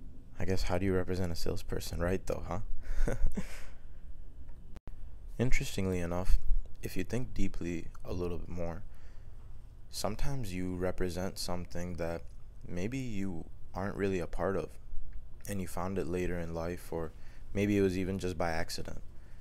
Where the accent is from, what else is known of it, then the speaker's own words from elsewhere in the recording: United States; I'm from America, right? So I represent the American flag.